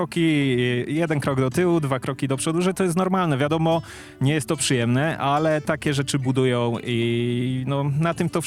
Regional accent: Rzeszów, Subcarpathian Voivodeship, Poland; Jestem rzeszowianinem od urodzenia, mieszkam na Podkarpaciu od urodzenia

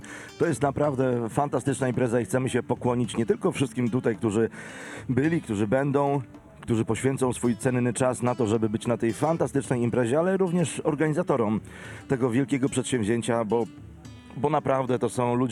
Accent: Radom, Masovian Voivodeship, Poland; my jesteśmy z Radomia, zresztą widać po naszych twarzach, po rysach twarzy.

